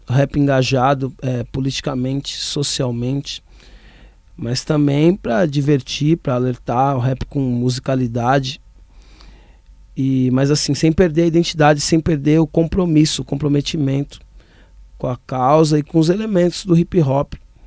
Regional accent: São Paulo, Brazil; Eu venho do bairro do Ipiranga, zona sul de São Paulo

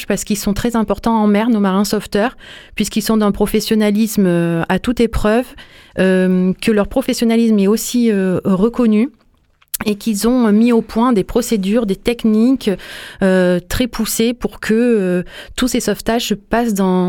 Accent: France; nous, en tant que Français

